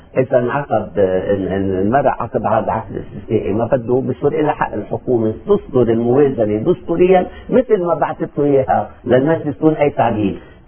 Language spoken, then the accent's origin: Arabic; Lebanon; اذا فعلا احنا كشعب لبناني عندنا كرامتنا